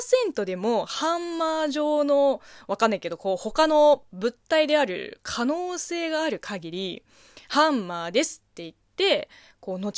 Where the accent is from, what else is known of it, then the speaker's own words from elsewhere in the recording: China; Japanese is a second language; now in Japan; この番組は中国生まれ中国育ちの